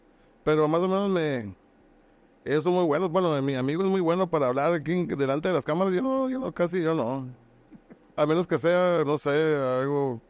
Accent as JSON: {"language": "Spanish", "town": "Ensenada", "region": "Baja California", "country": "Mexico", "tie": "born or raised there", "said": "Soy de Ensenada, tengo 43 años. Pues básicamente yo crecí en un lugar cristiano."}